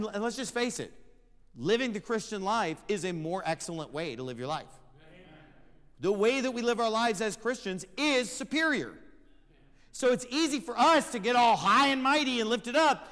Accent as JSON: {"language": "English", "country": "United States", "tie": "born there", "said": "thank God that I was born in America."}